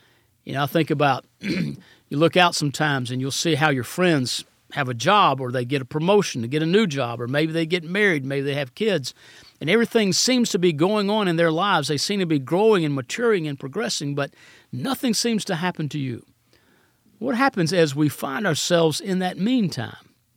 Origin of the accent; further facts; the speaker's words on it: Rome, Georgia, United States; When I was a teenager growing up in First Baptist Rome, Georgia